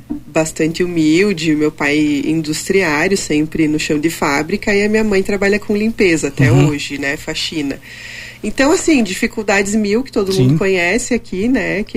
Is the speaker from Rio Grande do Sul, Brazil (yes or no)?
yes; Caxias do Sul, Rio Grande do Sul, Brazil; faz só 32 anos que estou aqui e nasci aqui em Caxias do Sul, né? Os meus pais, eles não são nascidos aqui, minha mãe é paranaense, meu pai é gaúcho